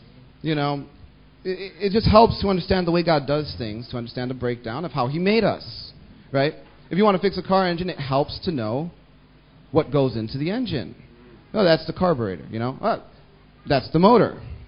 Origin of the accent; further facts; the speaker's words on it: Texas, United States; I'm from Texas